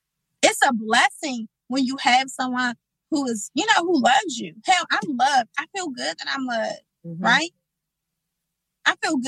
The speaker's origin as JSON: {"language": "English", "town": "Washington", "region": "District of Columbia", "country": "United States", "tie": "born or raised there", "said": "I grew up on Kennedy Street."}